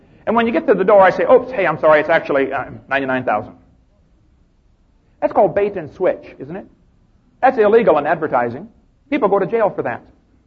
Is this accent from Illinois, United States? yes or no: yes; Illinois, United States; And I come from Illinois, corn country, and they get lots of varieties of corn.